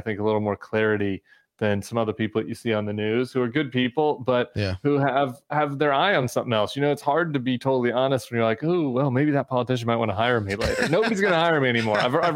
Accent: Denver, Colorado, United States; now in New Orleans, United States; I'm a Nuggets head. I'm from Denver, but New Orleans has been a good move for us.

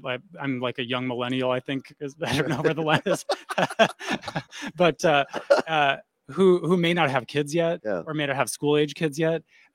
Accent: Eau Claire, Wisconsin, United States; Yeah, I was born and raised in Eau Claire and went through 13 years of public school in Eau Claire from 1999 to 2012. And I'm kind of a fourth generation person from that area, Northwest Wisconsin

